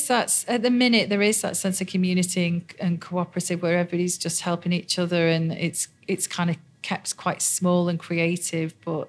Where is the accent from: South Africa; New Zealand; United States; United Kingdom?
United Kingdom; Liverpool, North West England; now in Manchester, United Kingdom; I came from Liverpool where there were a lot of boy guitar bands, and then when I moved to Manchester